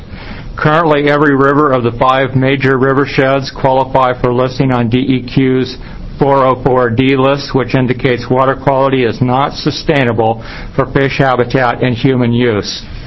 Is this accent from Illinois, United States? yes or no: no; Salem, Oregon, United States; Salem, Oregon.